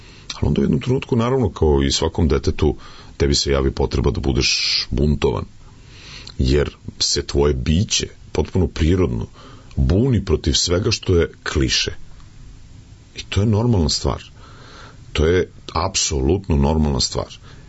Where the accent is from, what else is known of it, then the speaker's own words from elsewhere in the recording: Nadalj, Vojvodina, Serbia; also born or lived in Vrbas / Kula; Nadalj. To je selo jedno pored Srbobrana. Ja sam rođen u Vrbasu i neposredno posle toga sam živio u tom selu koje se zove Nadalj, jedno prelepo selo u Bačkoj. Pa tek posle toga u Kuli, pa u Vrbasu srednja škola i onda u Beograd, na fakultet.